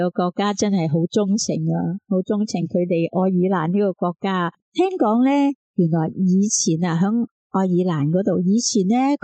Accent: China; 我哋中国人

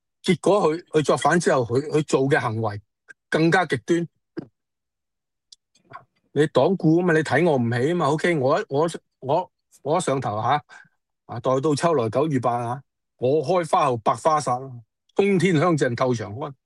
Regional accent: Hong Kong; 我哋香港人

